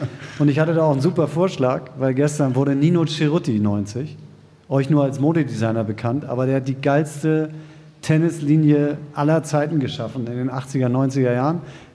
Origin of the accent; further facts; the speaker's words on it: Hamburg, Germany; ich sage als Hamburger, ich finde, Hamburg ist eine geile Stadt